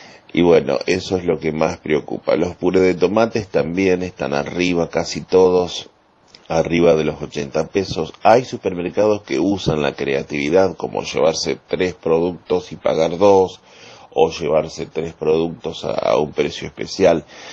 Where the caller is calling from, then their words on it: Rincón, Santa Fe, Argentina; de Rincón, Santa Fe, Argentina.